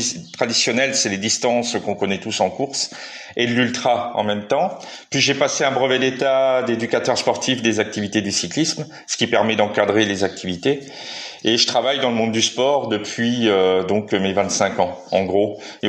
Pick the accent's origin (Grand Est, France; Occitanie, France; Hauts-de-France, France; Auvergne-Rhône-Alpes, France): Grand Est, France; Metz; je suis natif de Metz, donc dans l'Est de la France.